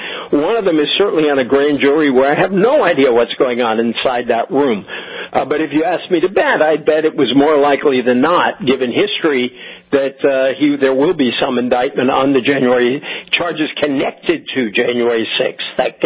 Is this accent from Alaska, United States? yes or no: no; Massachusetts, United States; I grew up in Massachusetts, the home of a lot of people have probably forgotten him, but James Michael Curley.